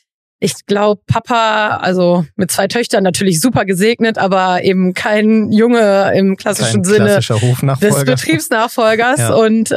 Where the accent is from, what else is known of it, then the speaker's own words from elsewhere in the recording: Xanten, North Rhine-Westphalia, Germany; Aus dem schönen Zanten, genau.